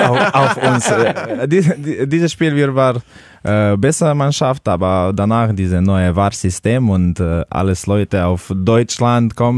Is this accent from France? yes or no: no; Celje, Slovenia; German is a second language; moved away as an adult; now in Hannover, Germany; Meine Heimat ist Celje